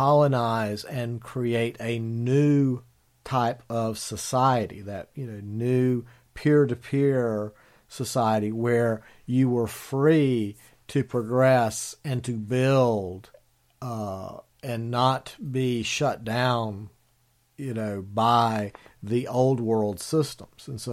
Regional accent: North Carolina, United States; the history of my home state of North Carolina, or as I call it, North Kakalaki.

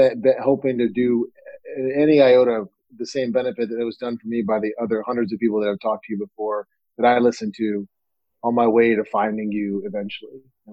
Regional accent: the South, United States; I was raised in the South, where alcohol was just a part of the culture.

